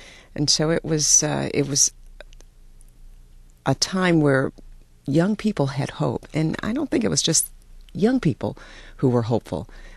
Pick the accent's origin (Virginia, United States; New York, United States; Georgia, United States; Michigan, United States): Michigan, United States; Detroit; I grew up in Detroit, and my mother's father moved here in the 40s from the East Coast, from Atlantic City, and brought his seven children and my grandma.